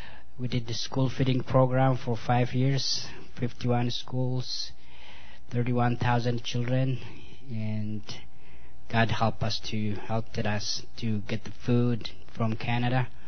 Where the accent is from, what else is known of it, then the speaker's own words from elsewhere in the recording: Ethiopia; also born or lived in Hungary; I'm from Ethiopia, as you guys know, and I was a refugee in Hungary